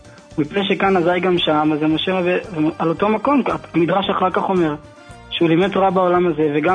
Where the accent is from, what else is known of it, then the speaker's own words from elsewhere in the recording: Jerusalem District, Israel; אזור ירושלים.